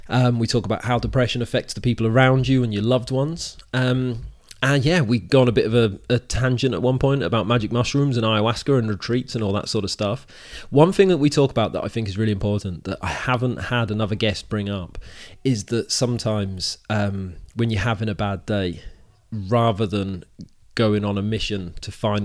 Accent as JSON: {"language": "English", "region": "Wales", "country": "United Kingdom", "said": "I'm Welsh. My family are from Wales"}